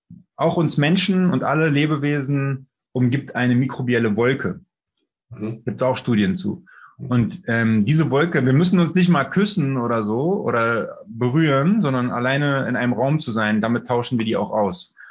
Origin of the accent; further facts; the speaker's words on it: Berlin, Germany; born there; Ich bin in Berlin geboren, 1984